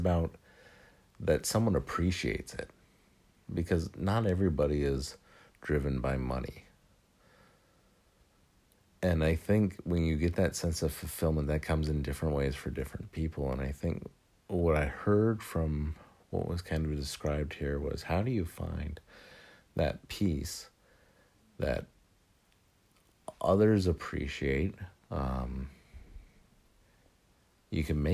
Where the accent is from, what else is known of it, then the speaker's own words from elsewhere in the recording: United States; I mean, I equate it in some ways to September 11th for me as an American